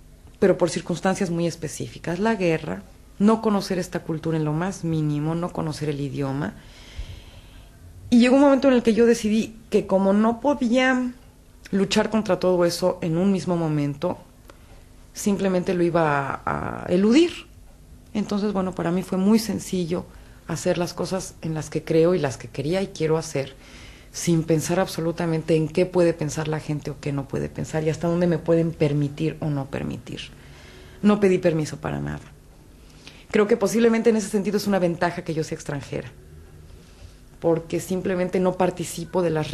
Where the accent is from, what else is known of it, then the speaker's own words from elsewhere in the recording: Mexico; now in Bosnia and Herzegovina; la oposición puede impulsar un pequeño paso hacia un cambio democrático en mi país. Tengo necesidad de volver a México y de volver a México a participar.